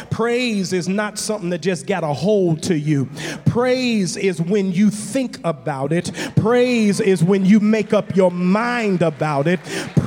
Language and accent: English; Cleveland, Ohio, United States; I grew up in Cleveland, and I remember Saturday nights.